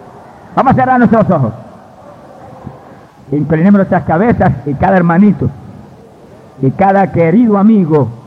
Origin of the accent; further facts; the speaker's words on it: Camuy, Puerto Rico; Mi papá, que no creía ni en la luz eléctrica, y tenía la agencia hípica en Camuy, en mi pueblo, primero lo sanó.